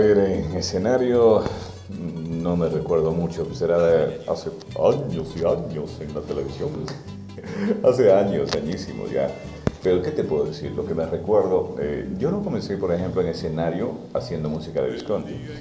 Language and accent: Spanish; Guantánamo, Cuba; una presentación en Guantánamo, en mi tierra, en nuestra tierra